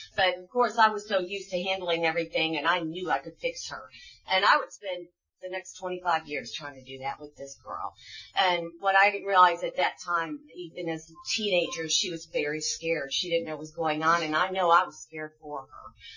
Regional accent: Michigan, United States; I grew up in Michigan on 40 acres, and we lived way out in the country

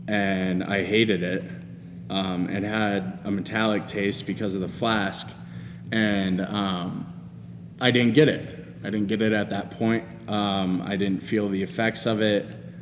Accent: Sioux Falls, South Dakota, United States; I was 12 years old, growing up in Sioux Falls, South Dakota, and my friends in middle school were starting to drink because there's not much to do in Sioux Falls.

